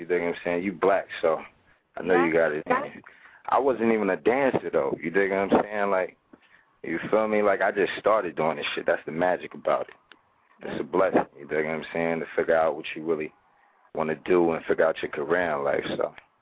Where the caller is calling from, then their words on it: New Jersey, United States; I'm calling from Jersey. But I handle business out in New York